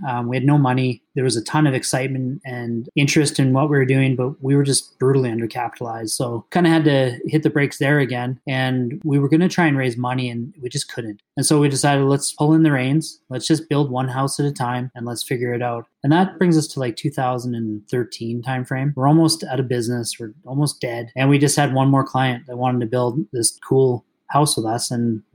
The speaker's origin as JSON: {"language": "English", "town": "Calgary", "region": "Alberta", "country": "Canada", "said": "And she's from New York. We're from Calgary."}